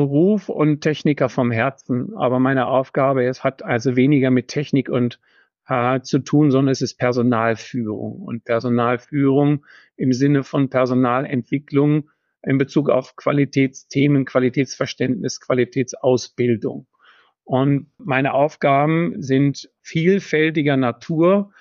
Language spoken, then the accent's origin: German; Germany; now in Austria; Ich habe in Deutschland keinen Dialekt gesprochen, habe demzufolge hier keinen Dialekt verändern oder einen neuen Dialekt lernen können, sondern ich bin bei meiner Sprache geblieben